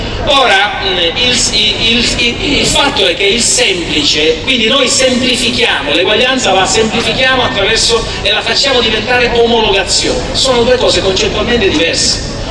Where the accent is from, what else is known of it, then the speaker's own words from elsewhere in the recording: Sicily, Italy; Io come siciliano mi sono sempre sentito tante volte dire sei arretrato, noi siciliani siamo arretrati rispetto ai modenesi